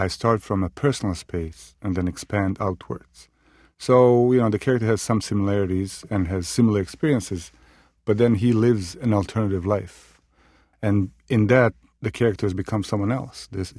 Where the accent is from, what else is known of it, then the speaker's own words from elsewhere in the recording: Bosnia & Herzegovina; moved away as an adult; now in United States; I found myself here because of the Bosnian War. I was born and raised in Bosnia and came to the United States for a short visit.